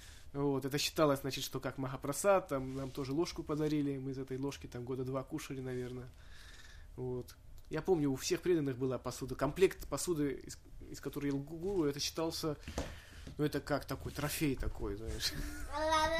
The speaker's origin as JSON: {"language": "Russian", "country": "Armenia", "said": "и я из Армении"}